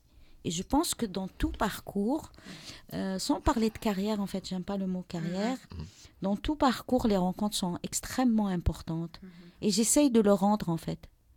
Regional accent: Algiers, Algiers Province, Algeria; D'où je viens, eh ben je suis d'Alger et c'est une ville. Donc Alger, c'est une ville au bord de la mer.

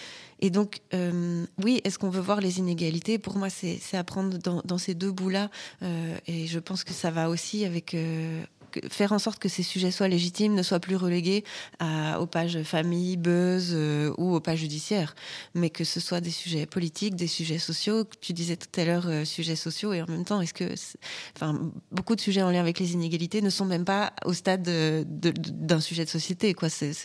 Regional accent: France; moved away as an adult; now in Belgium; moi je suis française, je vis en Belgique depuis une quinzaine d'années maintenant

